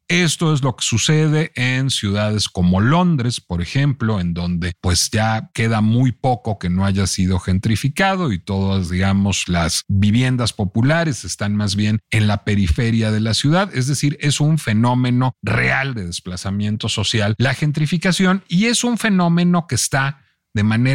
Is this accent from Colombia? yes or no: no; Mexico City, Mexico; born there; persona desde mi carácter de habitante de la Colonia Condesa. Yo no nací en la Colonia Condesa, yo nací en un barrio entonces más próspero que la Colonia Condesa, la Colonia Polanco